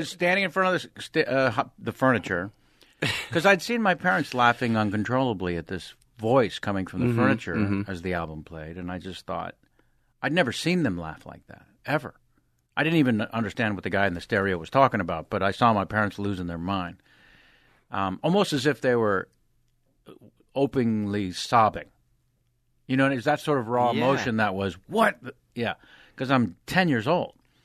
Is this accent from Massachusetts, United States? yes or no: no; California, United States; Southern California, because I'm from Northern California.